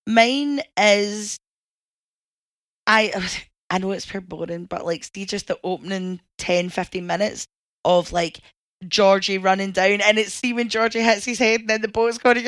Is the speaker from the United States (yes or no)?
no; Glasgow, Scotland, United Kingdom; I said, we're from Glasgow, it's a comma, do you know what I mean?